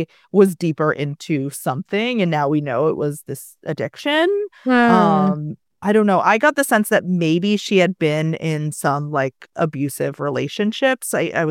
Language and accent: English; New Paltz, New York, United States; I'm from New Paltz, New York, which is like this very, if no one's been there, it's like a very like hippie, dippy, lots of burnouts